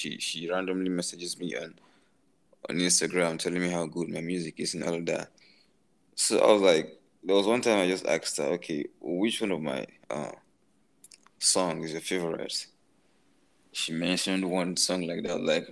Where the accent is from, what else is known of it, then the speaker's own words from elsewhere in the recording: Lagos, Nigeria; my folks are both from Edo State, so like born and bred in Lagos